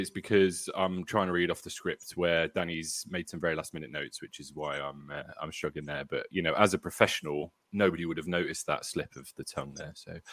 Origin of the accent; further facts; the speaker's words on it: United Kingdom; I feel like it wouldn't be me if I wasn't moaning about something and, you know, being British is the weather.